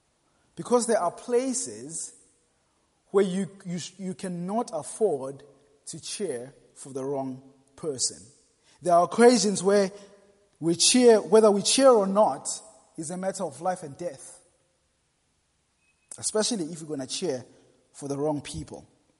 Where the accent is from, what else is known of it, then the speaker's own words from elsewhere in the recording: South Africa; I come from South Africa, where there was a time where you could not mention certain names. And I remember when I was growing up